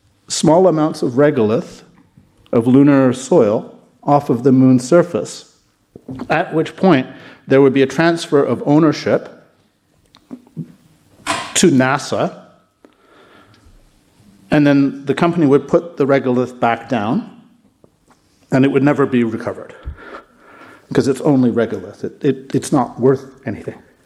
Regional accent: Canada; I'm a Canadian, so when I say that I love Americans, it means I love some of the things they do.

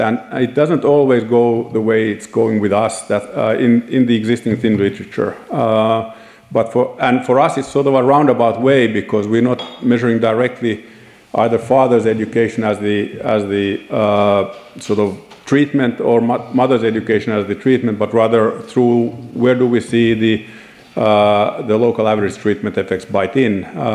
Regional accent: Finland; English is a second language; I was the first in the first cohort in my hometown that entered comprehensive schooling. And the people born the year after me, no matter where in Finland, they would go through comprehensive schooling.

